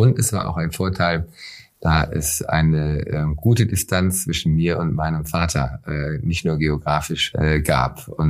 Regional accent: Siegen, North Rhine-Westphalia, Germany; Ich bin 74 in Siegen geboren und habe mein Abi in Siegen gemacht, war aber ein Jahr lang in den USA auf dem Internat an der Ostküste in der 11. Klasse.

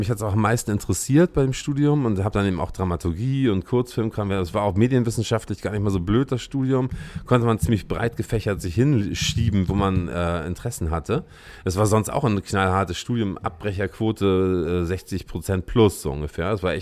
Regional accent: Lübeck, Schleswig-Holstein, Germany; moved away as an adult; now in Berlin, Germany; Ich bin Lübecker. Ich komme aus Lübeck ursprünglich. Und bin eben 2001 nach Berlin gezogen, erst mal von Lübeck aus.

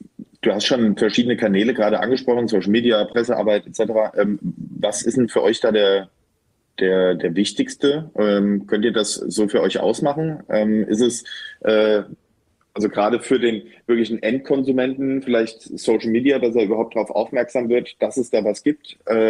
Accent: Bad Nauheim, Hesse, Germany; dass bei mir in meiner Heimatstadt in Bad Nauheim

